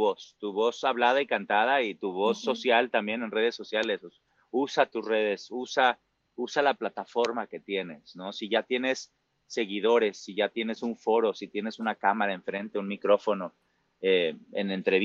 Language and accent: Spanish; Mexico; Yo tengo muchas banderas, ¿no? Yo soy latino, pero soy mexicano. Yo soy abiertamente gay.